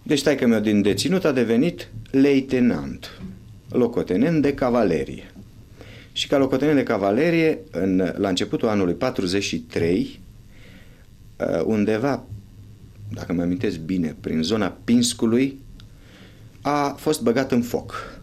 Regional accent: Mana, Orhei District, Moldova; born there; M-am născut în Basarabia, în satul Mana, din fostul județ Orhei, în 1935, la 2 octombrie. Părinții mei au fost, mai exact, pentru că au murit, erau și ei basarabeni.

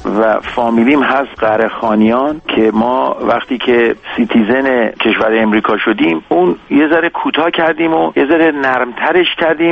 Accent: Abadan, Khuzestan, Iran; born there; در آباد آبادان به دنیا اومدم. من بچه کارگر بودم، تا به دنیا اومدم بابام شد کارمند شرکت.

